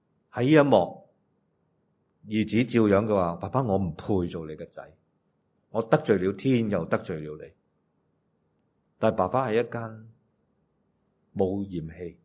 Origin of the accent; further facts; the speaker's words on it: China; 用我们中国人说真的需要贴地的时候呢，他什么都要做。